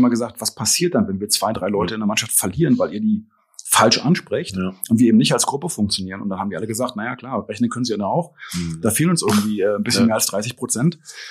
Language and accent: German; Berlin, Germany; Ich komme aus dem Osten von Berlin eigentlich